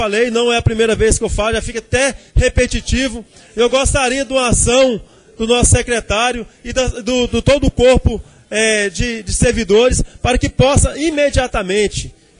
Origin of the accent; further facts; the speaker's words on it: Porangatu, Goiás, Brazil; Eu sou natural de Porangatu